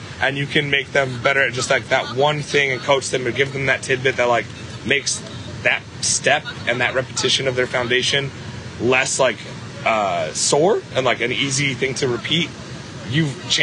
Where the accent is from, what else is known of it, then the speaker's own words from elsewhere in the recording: Midwest, United States; I'm from the Midwest. retail spaces are a little bigger.